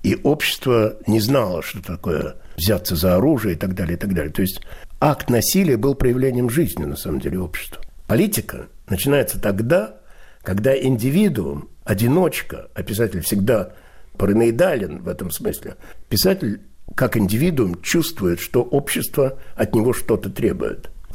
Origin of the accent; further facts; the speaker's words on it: Moscow, Russia; born there; Я родился в Москве, в Мариной Роще.